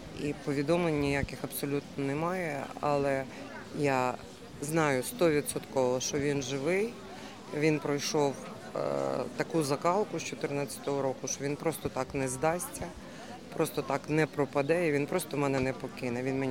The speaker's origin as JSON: {"language": "Ukrainian", "town": "Kovel", "region": "Volyn Oblast", "country": "Ukraine", "said": "Вони з Кривого Рогу, одна я з Ковеля з Волині."}